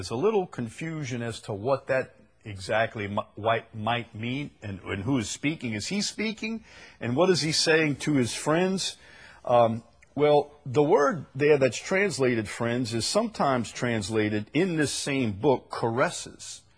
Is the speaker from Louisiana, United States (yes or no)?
yes; Chalmette, Louisiana, United States; Now, I'm from Chalmette, and I've seen some strange women